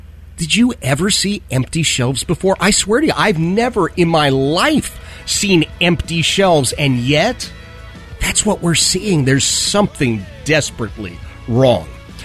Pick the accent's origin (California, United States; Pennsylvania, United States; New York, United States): Pennsylvania, United States; Philadelphia; I grew up in Philadelphia, in the city of Philadelphia.